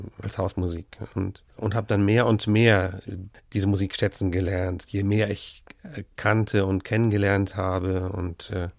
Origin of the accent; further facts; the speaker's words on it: Rhineland-Palatinate, Germany; now in Cologne, Germany; Ja, ich bin in der Eifel aufgewachsen, auch in der Natur praktisch, direkt am Wald. Und das hat mich immer auch sehr inspiriert. Und obwohl ich in Köln lebe, komme ich oft wieder dorthin zurück, wo auch meine Mutter wohnt.